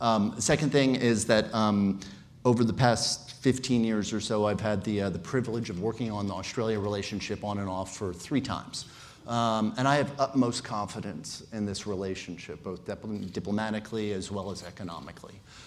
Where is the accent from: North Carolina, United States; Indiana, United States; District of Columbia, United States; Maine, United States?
District of Columbia, United States; Washington; I grew up in the Washington, D.C. area.